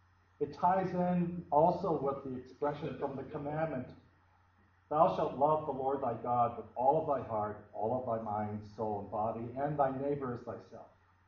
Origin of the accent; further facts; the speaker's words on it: Milwaukee, Wisconsin, United States; born there; I was born here in Milwaukee in 1943.